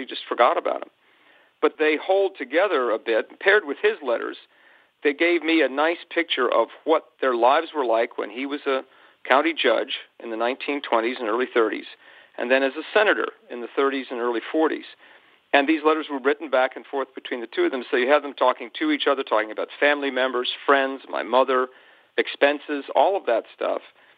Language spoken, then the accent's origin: English; New York, United States; Born and raised in New York.